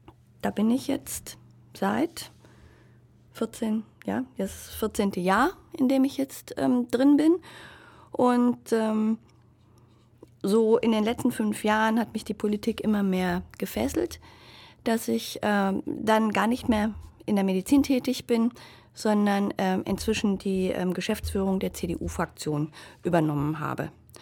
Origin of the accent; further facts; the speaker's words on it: Frankfurt, Hesse, Germany; born there; now in Ulm, Germany; ich bin gebürtig in Frankfurt, Hessen. Und das Studium hat mich nach Ulm verschlagen. Ich habe hier Medizin studiert und dann bin ich hier hängen geblieben.